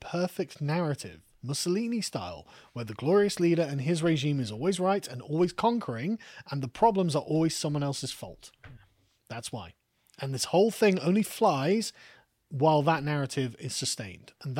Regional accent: United States; If given a few years, both the UK and France become more base than my home country of the US, I just have to ask how.

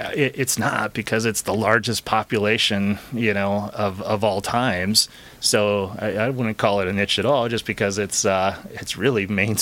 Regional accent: San Clemente, California, United States; So I grew up in San Clemente, a great little town and small town.

